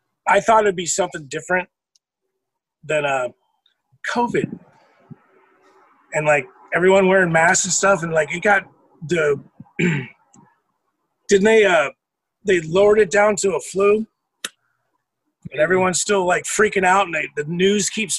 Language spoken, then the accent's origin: English; Livingston, New Jersey, United States; born there; Oh no, I was born in Livingston, New Jersey.